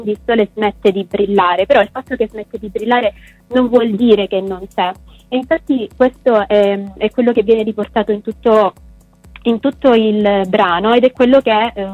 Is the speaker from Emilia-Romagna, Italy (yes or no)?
no; Calabria, Italy; il regista, che è un ragazzo del mio paese, della Calabria